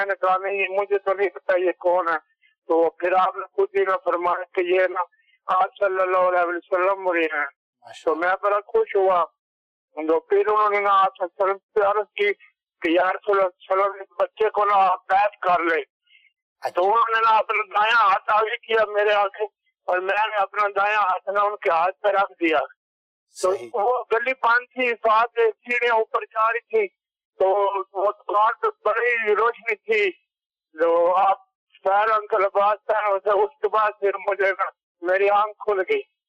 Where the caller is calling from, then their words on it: Kot Momin, Punjab, Pakistan; کوٹ مومن، ضلع سرگودا سے۔